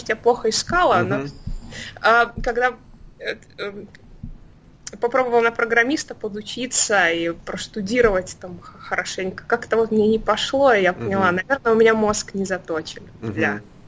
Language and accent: Russian; Minsk, Belarus; я начала работу удаленно в Беларуси, я из Минска.